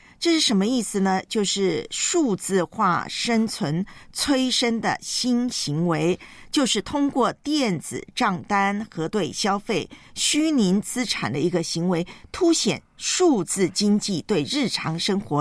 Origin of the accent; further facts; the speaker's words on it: Taiwan; 以后退休能不能在我的老家台湾远程？